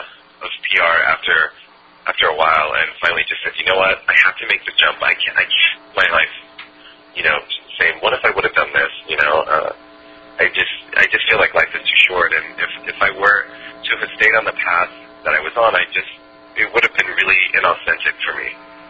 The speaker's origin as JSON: {"language": "English", "region": "Midwest", "country": "United States", "said": "because I'm from the Midwest and from a small town"}